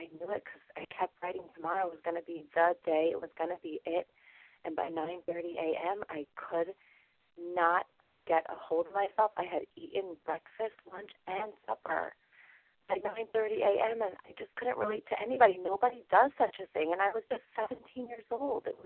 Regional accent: Montreal, Quebec, Canada; I'm from Montreal, Canada

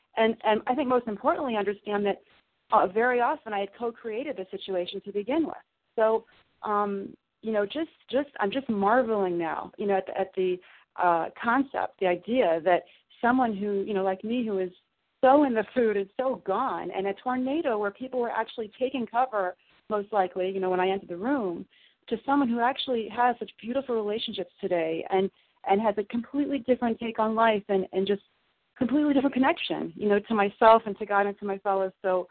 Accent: Illinois, United States; I grew up in Southern Illinois, and we used to have tornado drills where we would go under our desks in fear

